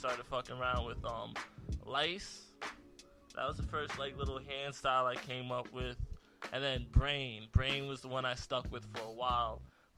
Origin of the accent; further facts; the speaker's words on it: Queens, New York, United States; I feel like being from New York, it's so prevalent, especially growing up in the 90s and 90s and like the mid 2000s, like Queens, you know